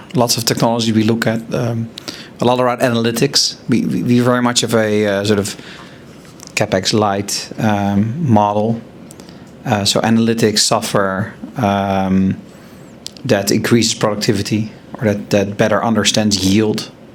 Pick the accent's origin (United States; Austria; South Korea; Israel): Israel; Funnily enough, my home country in Israel